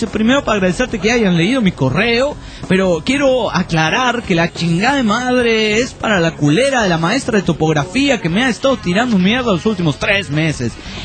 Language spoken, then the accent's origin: Spanish; Argentina; Hola, soy de Argentina, amante de México.